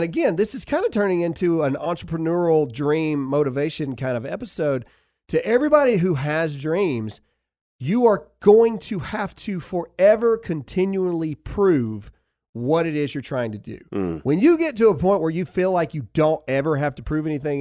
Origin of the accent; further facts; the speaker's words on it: the South, United States; We are not Fox News. We are not CNN. We're not the typical people. We are just people from the South.